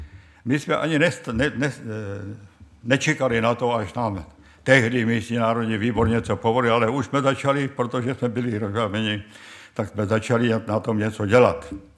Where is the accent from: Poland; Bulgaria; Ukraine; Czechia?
Bulgaria; Vojvodovo, Vratsa Province; pocházíme z Bulharska, z Vojvodovy